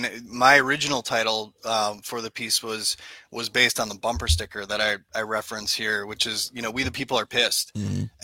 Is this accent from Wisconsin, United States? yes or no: yes; Green Bay, Wisconsin, United States; also born or lived in Madison; Yeah, like I said, born and raised in Green Bay, went down to Madison to go to school, which is really where I developed an interest in politics.